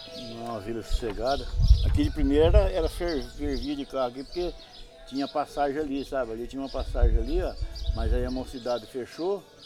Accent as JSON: {"language": "Portuguese", "town": "Bauru", "region": "São Paulo", "country": "Brazil", "tie": "born or raised there", "said": "50 anos, eu nasci e criado em Bauru."}